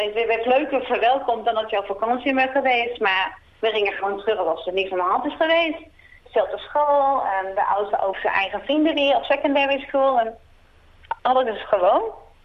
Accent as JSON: {"language": "Dutch", "country": "Netherlands", "said": "ik wil terug naar mijn vaderland, en ik ben dan de Nederlandse."}